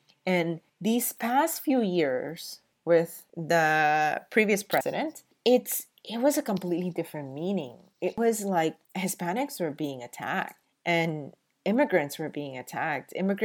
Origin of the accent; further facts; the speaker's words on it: Honduras; also born or lived in New York; now in United States; even though I was born in New York and I am a U.S. citizen, I hurt because my heart belongs to the immigrant. My heart is in Honduras. I was raised there.